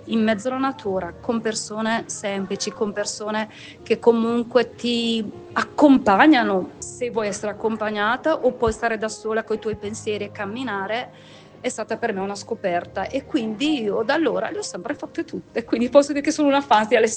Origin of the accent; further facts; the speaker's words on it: Nuvolera, Lombardy, Italy; perché comunque sono di Nuvolera